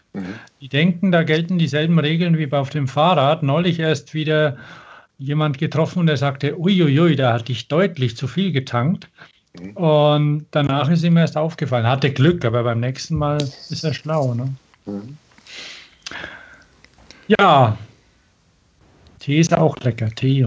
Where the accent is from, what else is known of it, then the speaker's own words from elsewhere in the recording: Bavaria, Germany; now in Stuttgart, Germany; jetzt hat bei uns in Stuttgart, was ja Bierdiaspora ist, für Franken, wo wir ja geboren und aufgewachsen sind